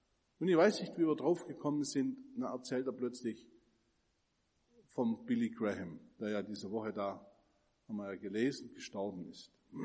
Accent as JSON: {"language": "German", "town": "Kirchheim", "country": "Germany", "tie": "born or raised there", "said": "Also wo ist meine Heimat? In Kirchheim. Und wo ist meine Heimat in Kirchheim? Auf dem Schafhof."}